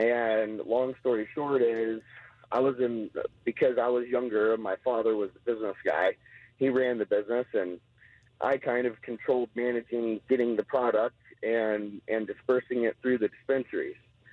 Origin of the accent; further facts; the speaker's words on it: California, United States; I'm from California, and I lived in basically Anaheim, Orange County area